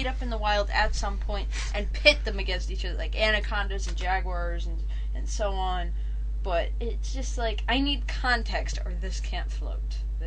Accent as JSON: {"language": "English", "country": "United States", "said": "Yeah. I'm American. What sort of class do you think I have besides Mustangs"}